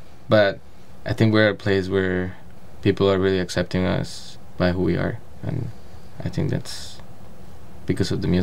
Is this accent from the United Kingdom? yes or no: no; Bogotá, Colombia; English is a second language; now in New York, United States; I grew up in Bogota, in a city, and I'm from Colombia